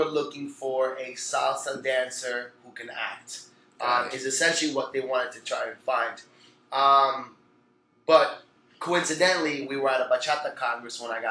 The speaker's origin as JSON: {"language": "English", "town": "Orlando", "region": "Florida", "country": "United States", "tie": "born or raised there", "also_born_or_lived": "Puerto Rico", "said": "You know, I was born in Puerto Rico, raised in Orlando, Florida."}